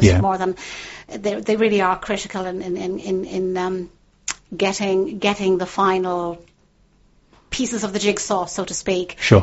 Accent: Ireland; everyone, and I am so proud of being Irish, but everyone talks about Irish hospitality.

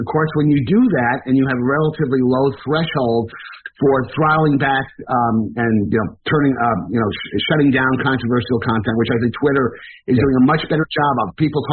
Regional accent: United States; as an American who has, you know, great respect for our founding fathers

